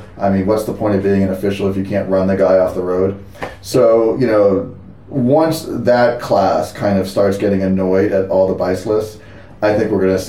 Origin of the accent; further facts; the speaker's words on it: New Hampshire, United States; I grew up in New Hampshire.